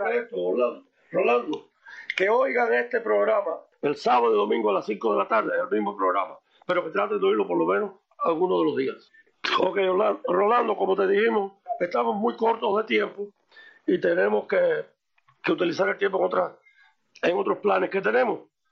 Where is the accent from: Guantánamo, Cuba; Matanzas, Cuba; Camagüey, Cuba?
Matanzas, Cuba; Los Arabos; Me refiero desde mi pueblo, desde Los Arabos